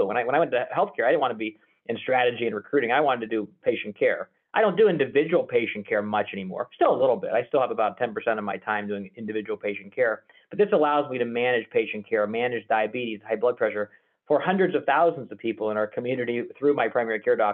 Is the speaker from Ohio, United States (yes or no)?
yes; Youngstown, Ohio, United States; I'm from Youngstown, Ohio, and I still work in Youngstown, Ohio.